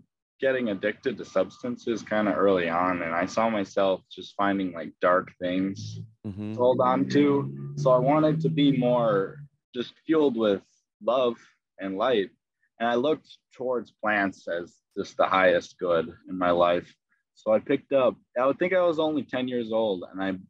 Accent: Palatine, Illinois, United States; a nicer community than where I grew up in Palatine.

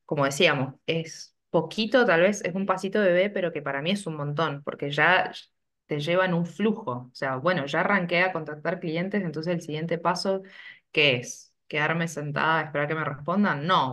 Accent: Neuquén, Argentina; Yo vivo en Neuquén, soy de Neuquén

